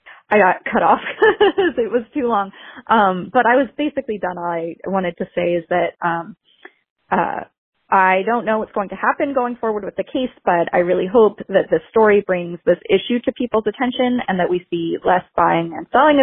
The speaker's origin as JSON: {"language": "English", "town": "Salem", "region": "Massachusetts", "country": "United States", "said": "So I'm from Salem, Massachusetts, a very spooky town."}